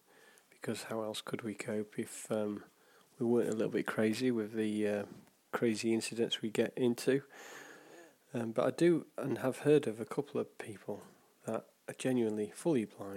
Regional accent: Huddersfield, Yorkshire and the Humber, United Kingdom; I remember going around my hometown of Huddersfield

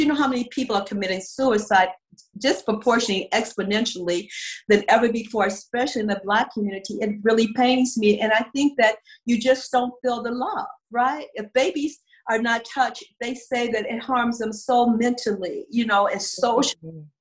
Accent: Chicago, Illinois, United States; moved away; it took me going east to understand what was happening in the middle Midwest of my hometown, Chicago.

